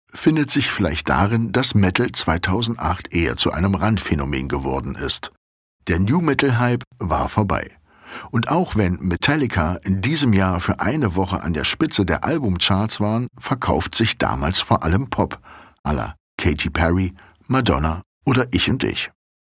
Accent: Magdeburg, Saxony-Anhalt, Germany; In Magdeburg, meiner Heimatstadt, gab es zu DDR-Zeiten sogar ein sehr bekanntes Festival

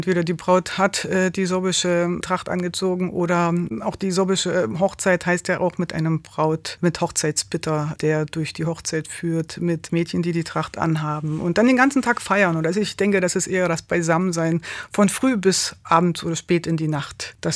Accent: Saxony, Germany; In der Gemeinschaft, in der Community hier in Bautzen, oder ich komme ja aus Köln, das ist ein 8 Kilometer weit entferntes Dorf

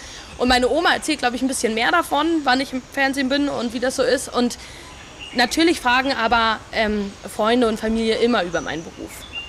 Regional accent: Hamburg, Germany; Also ich komme aus dem Süden von Hamburg.

